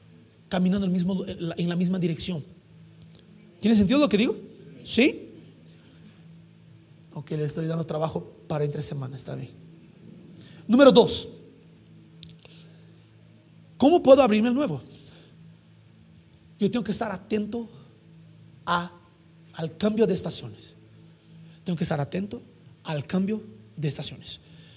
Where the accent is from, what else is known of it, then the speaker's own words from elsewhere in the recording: Rio de Janeiro, Brazil; Spanish is a second language; yo soy de Río de Janeiro, una ciudad demasiado caliente. Verano es 45 grados centígrados.